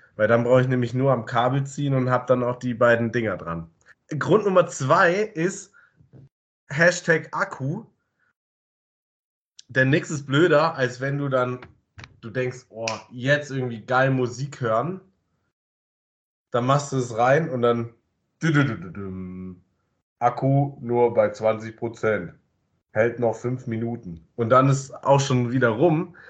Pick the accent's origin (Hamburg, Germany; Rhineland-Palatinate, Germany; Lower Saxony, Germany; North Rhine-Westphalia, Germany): Hamburg, Germany; also klar, als Hamburger